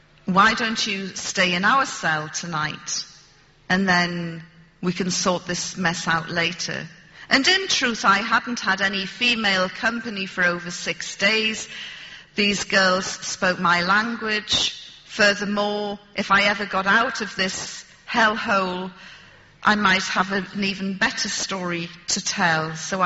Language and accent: English; United Kingdom; And I said to them, you can't do this to me. I'm British.